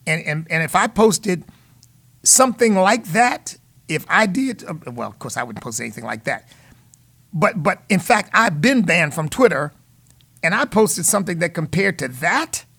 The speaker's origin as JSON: {"language": "English", "country": "United States", "said": "I guess because I'm an American of African descent, I can say that without anybody calling me a racist."}